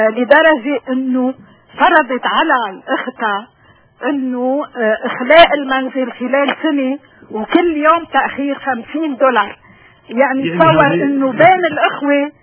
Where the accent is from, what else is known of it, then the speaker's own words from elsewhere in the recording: Tripoli, North Governorate, Lebanon; أنا من طرابلس المينا